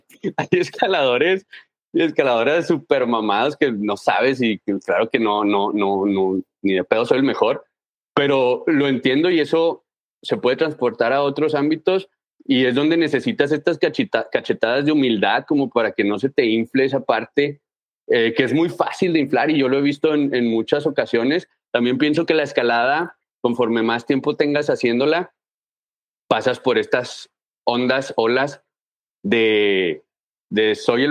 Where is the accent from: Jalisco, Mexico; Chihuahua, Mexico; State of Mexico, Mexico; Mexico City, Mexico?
Chihuahua, Mexico; Ciudad Juárez; yo ahorita vivo en Ciudad Juárez, de aquí soy